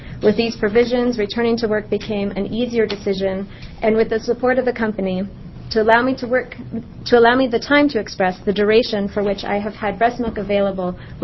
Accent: Portland, Oregon, United States; from Portland, Oregon.

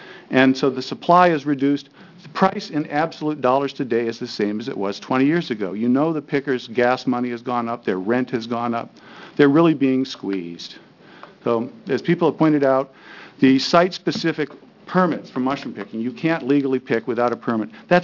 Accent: Corvallis, Oregon, United States; I was born in Corvallis in 1959, graduated from Corvallis High School in 1976, Reed College in 1984.

